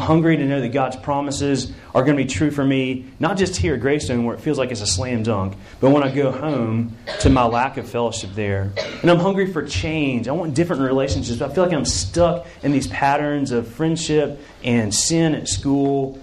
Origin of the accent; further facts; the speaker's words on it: Chattanooga, Tennessee, United States; the Crystal Square Off in my hometown of Chattanooga, Tennessee